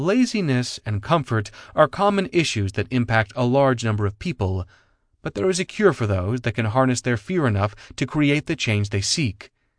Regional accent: France; As a child growing up in France, I witnessed my mom become an entrepreneur

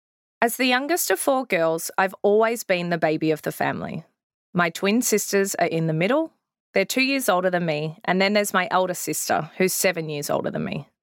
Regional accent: Melbourne, Victoria, Australia; with most of my childhood spent growing up in Melbourne, the heart of AFL

